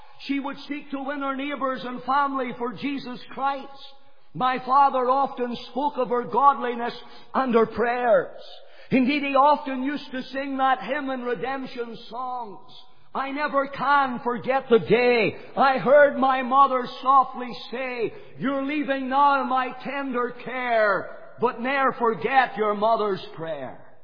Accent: Banbridge, Northern Ireland, United Kingdom; born there; And I was born in Banbridge.

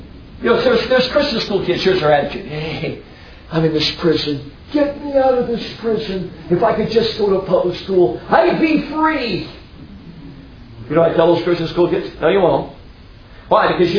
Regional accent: Chicago, Illinois, United States; I grew up in Chicago, and there was a lot of European ethnic groups in my neighborhood. There were Greeks, and there were Polish, and I was Dutch.

